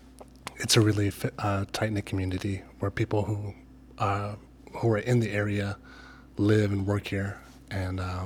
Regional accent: Los Angeles, California, United States; now in Tacoma, United States; I'm from South Central LA. My dad has lived in South Central LA for my entire life, 30 plus years.

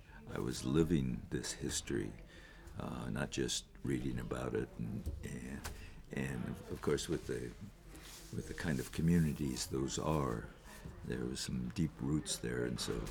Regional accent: Browns Point, Washington, United States; I'm from Browns Point. I'm from Dash Point.

